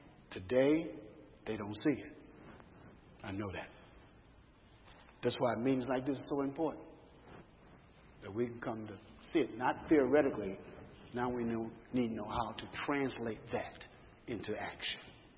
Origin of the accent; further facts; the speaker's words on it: Chicago, Illinois, United States; I grew up in Chicago, there in the inner cities